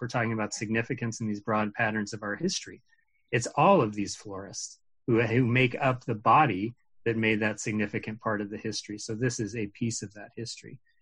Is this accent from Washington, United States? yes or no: yes; Tacoma, Washington, United States; I grew up in Tacoma. I grew up in this neighborhood.